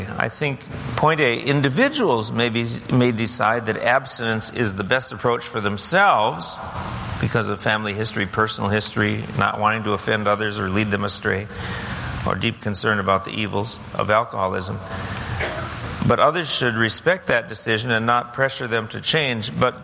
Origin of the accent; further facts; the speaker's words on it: Wisconsin, United States; as the church I grew up in Wisconsin?